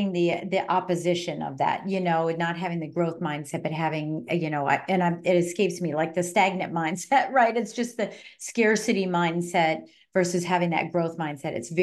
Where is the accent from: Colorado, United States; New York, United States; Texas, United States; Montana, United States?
Colorado, United States; moved away; Now, I'm originally from Colorado, so we're like from the same neck of the woods, right?